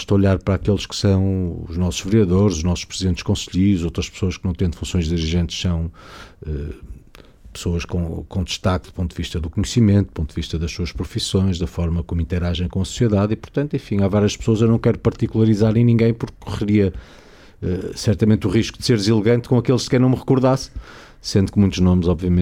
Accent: Joane, Braga, Portugal; born there; eu sou nascido neste distrito, em Joane, Vila Nova de Famalicão, é ali que está tudo aquilo que me diz muito.

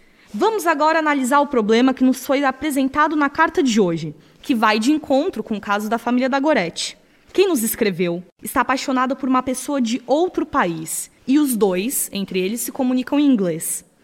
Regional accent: Brazil; Eu sou brasileira e namorei alguns anos com um português. E durante o nosso relacionamento, ouvi comentários desagradáveis de alguns familiares sobre o meu sotaque.

